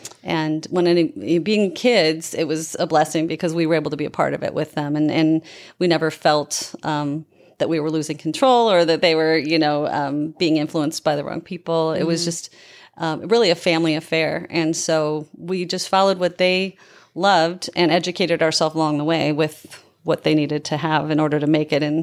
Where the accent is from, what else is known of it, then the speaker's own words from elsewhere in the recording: Midwest, United States; now in Los Angeles, United States; And because we came from the Midwest and we raised our kids that way